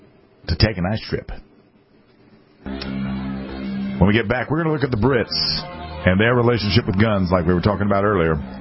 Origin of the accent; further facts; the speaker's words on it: South Carolina, United States; Number three, no surprise to me, South Carolina, my home state.